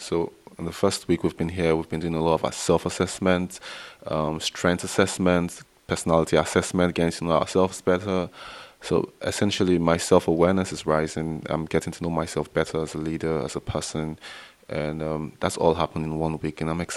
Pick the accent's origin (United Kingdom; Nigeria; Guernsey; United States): Nigeria; I'm from Nigeria.